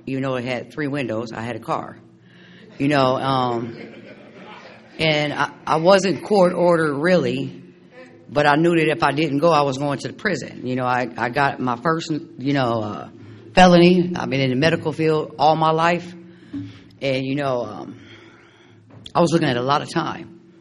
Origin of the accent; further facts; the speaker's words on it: Akron, Ohio, United States; I'm from Akron, Ohio. Not just Ohio. I'm from where it started.